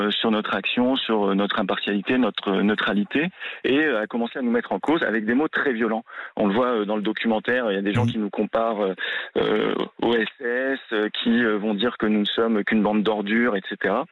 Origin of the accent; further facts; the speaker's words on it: North, France; Alors, mon père est né au Maroc, ma mère en Algérie. Ils sont arrivés en France enfants. Donc, moi, je suis né en France, dans le nord de la France. J'ai toujours grandi en France. Je n'ai connu que ce pays.